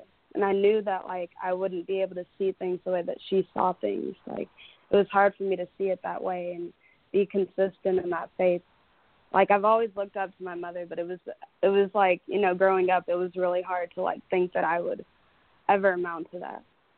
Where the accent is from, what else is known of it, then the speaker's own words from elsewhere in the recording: Dallas, Texas, United States; Shalom, shalom. … I'm 22 years old, and I'm from Dallas, Texas.